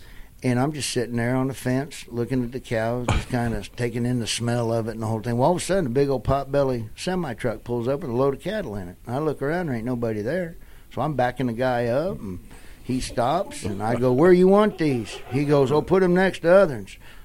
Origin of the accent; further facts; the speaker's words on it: Nebraska, United States; Now, Nebraska, I got a special love. It's my home state.